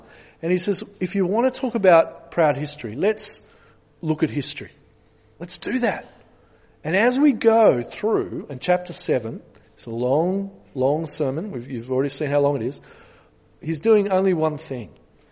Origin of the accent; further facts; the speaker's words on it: Bathurst, New South Wales, Australia; I think one of the reasons was I grew up in Bathurst.